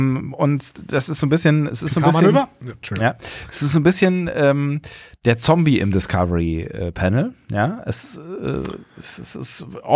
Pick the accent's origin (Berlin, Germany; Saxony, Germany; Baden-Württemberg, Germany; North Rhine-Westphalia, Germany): North Rhine-Westphalia, Germany; Aachen; Schöne Grüße in meine alte Heimat.